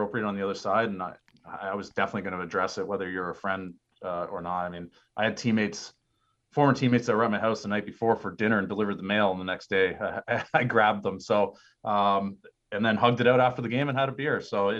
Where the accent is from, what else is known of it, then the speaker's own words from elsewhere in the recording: Canada; I'm Canadian. We grew up playing street hockey and ice hockey. Every time we were playing for something on the street, it was pretending to win the Stanley Cup.